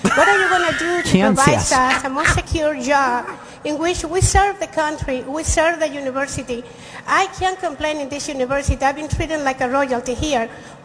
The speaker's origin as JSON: {"language": "English", "country": "Venezuela", "second_language": "English", "lives_now": "United States", "said": "I come from Venezuela, which is a different country."}